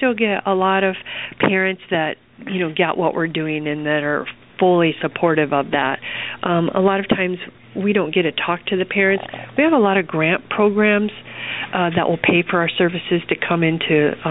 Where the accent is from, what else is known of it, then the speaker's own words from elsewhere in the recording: Iowa, United States; I grew up on real food. I grew up in Iowa, and my mother cooked